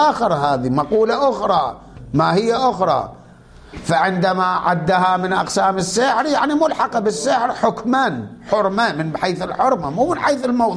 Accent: Iraq; احنا عندنا بالعراق كان يقولوا له ملبس نوع من انواع الحلويات

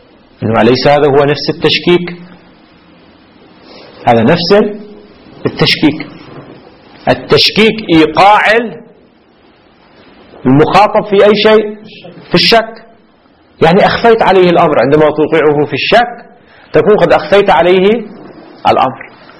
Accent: Lebanon; ما في عندنا في لبنان يقولوا أمنيات

